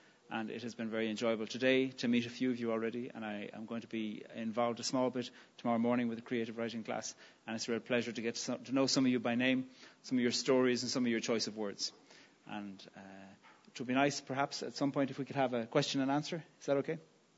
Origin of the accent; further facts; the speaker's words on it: Ireland; And I said, "I'm Irish."